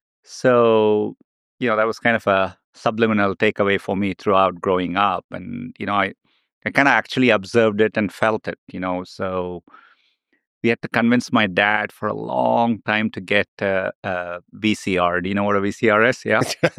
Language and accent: English; Chennai, Tamil Nadu, India; Now, I grew up in Chennai. It's in south of India. It's a beautiful, bustling city. Lots of people, lots of energy.